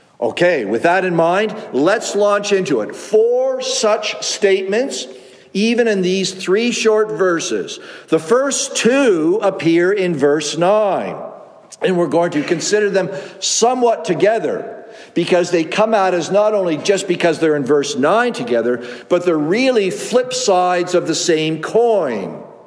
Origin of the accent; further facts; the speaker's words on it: Canada; if I am a Canadian, which I am, then I should love maple syrup and hockey, which I do.